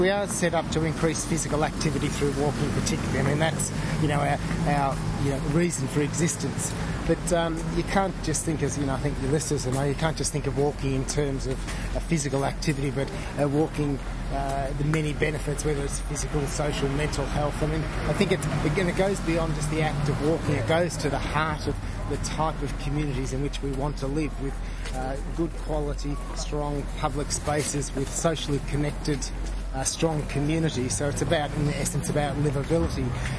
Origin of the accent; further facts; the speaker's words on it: East of England, United Kingdom; now in Australia; Yeah, yes, I was born in Essex.